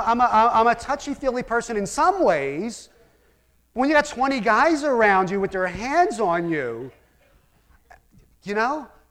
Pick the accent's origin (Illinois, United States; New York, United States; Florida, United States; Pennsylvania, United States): Pennsylvania, United States; Philadelphia; Now, you have to understand, I'm from Philadelphia.